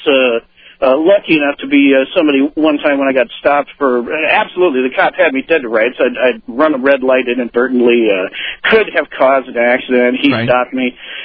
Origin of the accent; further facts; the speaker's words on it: South Dakota, United States; I'm from South Dakota, man. You know, the speed limit is more a speed suggestion around here.